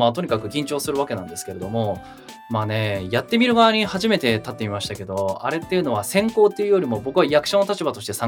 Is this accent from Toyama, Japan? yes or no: no; Saitama, Japan; born there; 僕埼玉県生まれなんですけど、名誉埼玉県だと勝手に思ってますが